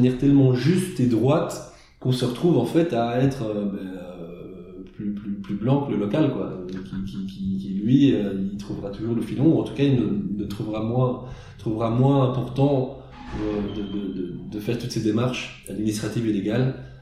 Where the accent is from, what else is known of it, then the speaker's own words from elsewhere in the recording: Belgium; moved away as an adult; now in Lisbon, Portugal; parce que j'étais pas chef d'entreprise en Belgique. Donc je sais pas trop quelle est la réalité dans mon pays d'origine.